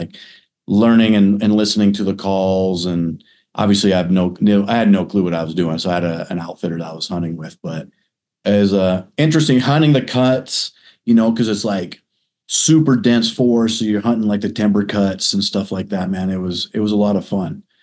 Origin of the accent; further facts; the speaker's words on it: Nebraska, United States; Yeah. Yeah, because and I've called a little bit growing up in Nebraska.